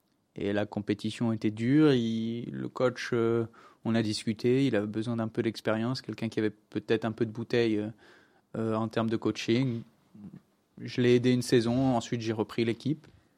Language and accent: French; France; Donc moi, je suis français